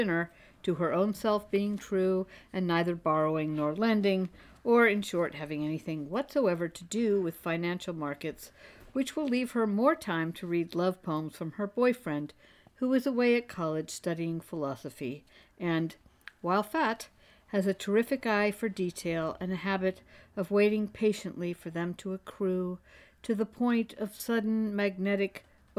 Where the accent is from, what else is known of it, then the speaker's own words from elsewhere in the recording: Cleveland, Ohio, United States; you should know I come from Cleveland, or a small town south thereof